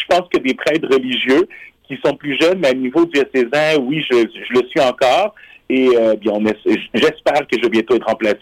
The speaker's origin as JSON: {"language": "French", "town": "Montreal", "region": "Quebec", "country": "Canada", "tie": "born or raised there", "said": "Oui, alors, je viens d'une famille guatémaltèque. Alors, je suis né ici à Montréal, mais je viens d'une famille du Guatemala. Et j'ai grandi à la communauté de Notre-Dame de Guadalupe, qui est la mission latino-américaine."}